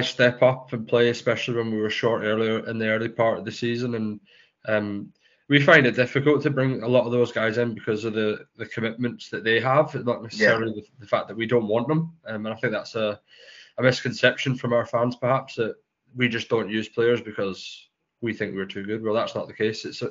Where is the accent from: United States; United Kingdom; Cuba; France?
United Kingdom; Scotland; born there; also born or lived in Chelmsford; I was born in Scotland. I started off in Edinburgh and then went to Glasgow, but finished my junior career in Fife and then actually moved to Chelmsford. Played in Chelmsford for a few years. Lived down in Chelmsford for 6.5 years in total.